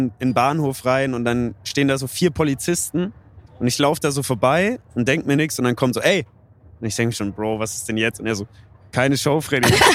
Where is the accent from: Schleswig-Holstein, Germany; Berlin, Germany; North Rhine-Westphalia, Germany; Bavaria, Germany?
Bavaria, Germany; Ja, aber ich komme halt aus Unterfranke, gell?